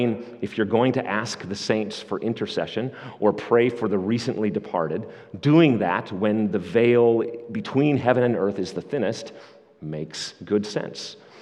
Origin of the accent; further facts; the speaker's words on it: Canada; I'm Canadian. I am not an American citizen. I literally cannot vote